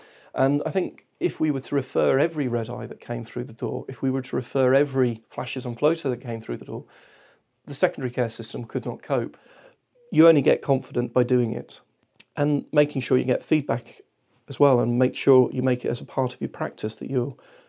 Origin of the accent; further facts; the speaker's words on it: England, United Kingdom; now in Wales; I am an Englishman who's incredibly proud to live in Wales.